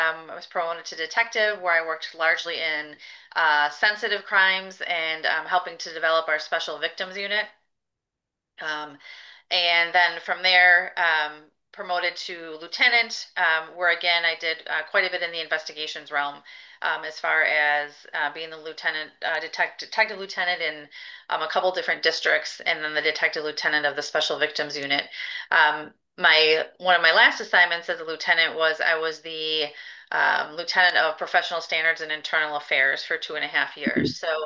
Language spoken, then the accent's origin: English; DeForest, Wisconsin, United States; I have been a lifelong Madisonian. I grew up in DeForest, so just outside of Madison.